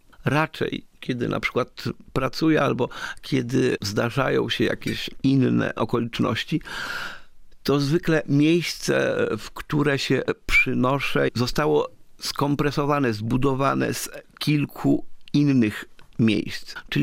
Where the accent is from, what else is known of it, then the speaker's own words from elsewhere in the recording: Słuczanka, Podlaskie Voivodeship, Poland; also born or lived in Białystok; mimo że rodzice wtedy mieszkali w Słuczance, to urodzony zostałem w którymś z białostockich szpitali. Mentalnie tak, to Słuczanka.